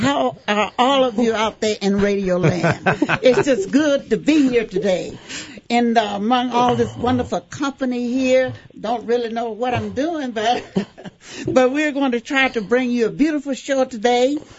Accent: Mississippi, United States; I came all the way from Mississippi, and I came up here to stay 2 weeks, and I've been here 43 years.

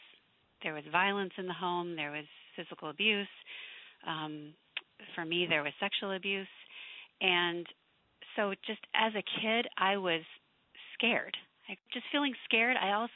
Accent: California, United States; But growing up in the Bay Area in California, I was pretty much raised by a single mom, and we moved around a lot, and I went to a different school every year until sixth grade

